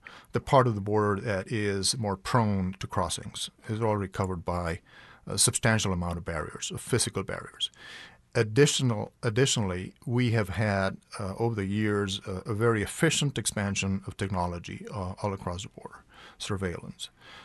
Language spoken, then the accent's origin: English; Texas, United States; And I'm saying this as a Texan.